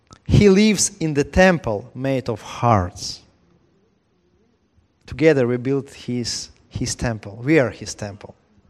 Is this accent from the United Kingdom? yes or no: no; Ukraine; now in Florida, United States; We live in America, and I'm also living in Florida and America. I came from Ukraine some years ago.